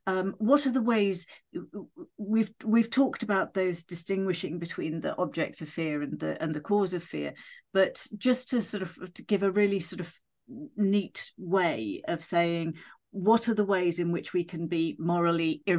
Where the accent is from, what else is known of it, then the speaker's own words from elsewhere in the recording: United Kingdom; You know, we're British.